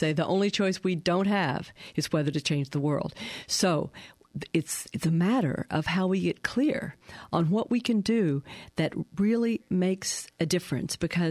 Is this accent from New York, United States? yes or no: no; Pendleton, Oregon, United States; born there; I am delighted to be back in my home state. I want to underscore I was actually born in Pendleton.